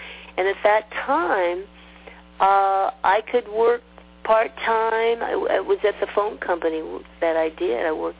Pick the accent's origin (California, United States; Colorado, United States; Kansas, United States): California, United States; San Diego; And so I grew up in San Diego.